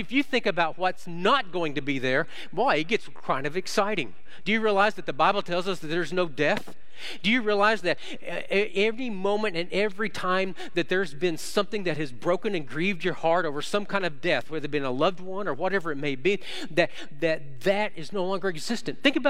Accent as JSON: {"language": "English", "region": "Oklahoma", "country": "United States", "tie": "born or raised there", "also_born_or_lived": "Texas", "said": "I was taught growing up in Oklahoma and Texas, you say yes, ma'am, yes, sir, no, ma'am, no, sir."}